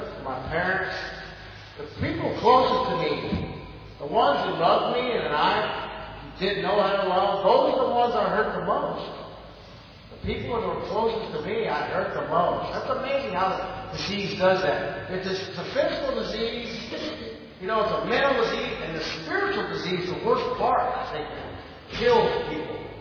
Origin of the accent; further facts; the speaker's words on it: Tulare, California, United States; I'm from Tulare, not from West Bay, Tulare, California, down there.